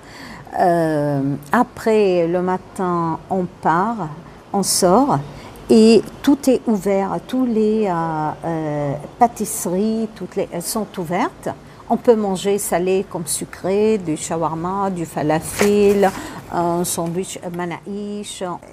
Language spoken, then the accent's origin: French; Lebanon; now in France; suite à ce qui se passe dans mon pays d'origine, j'ai pris la décision de s'installer dans mon pays, France.